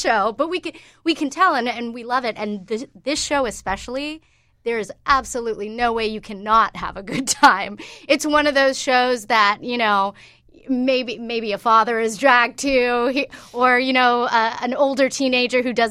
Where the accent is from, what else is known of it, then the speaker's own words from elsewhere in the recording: Georgia, United States; So I grew up in Georgia mostly, and I went to Georgia State